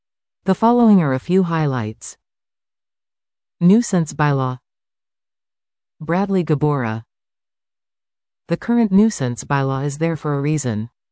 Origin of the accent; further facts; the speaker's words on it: Kenora, Ontario, Canada; I was born and raised in Kenora. I have lived here most of my life.